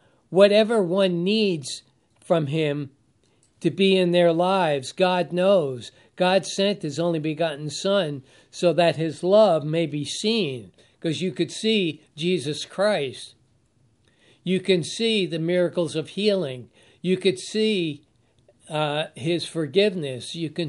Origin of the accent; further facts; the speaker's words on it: New York City, New York, United States; born there; But this certifies that I was born in Brooklyn, in the city considered the city of New York, or one of the five boroughs.